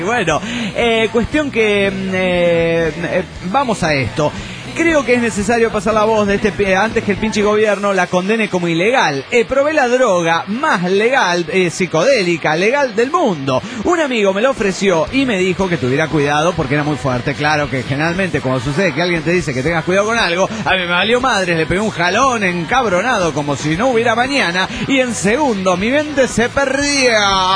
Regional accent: Mexicali, Baja California, Mexico; de Mexicali.

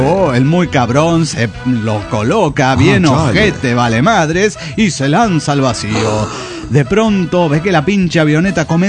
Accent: Tuxtla Gutiérrez, Chiapas, Mexico; de Tuxtla Gutiérrez, Chiapas.

